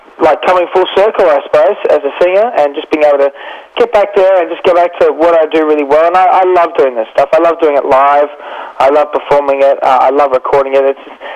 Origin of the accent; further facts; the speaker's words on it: Australia; also born or lived in New York, United States; I have real pride about being an Australian, and I wanted to do my stuff here and live here. And even though I'll never be grateful enough for what New York has given me, I love being an Australian